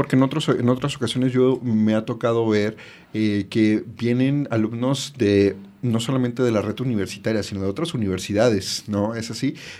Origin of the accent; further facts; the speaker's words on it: Mexico; aquí como buen mexicano siempre lo dejamos todo al último